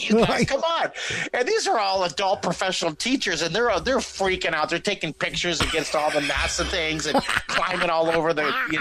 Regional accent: Houston, Texas, United States; So I was at Comic-Con in Comic-Palooza, my hometown.

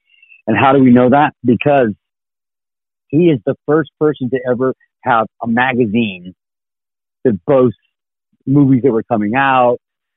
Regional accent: Texas, United States; moved away; when I was raised in Texas, I kind of feel like my upbringing was, let me teach … what he needs to know to do what I need him to do.

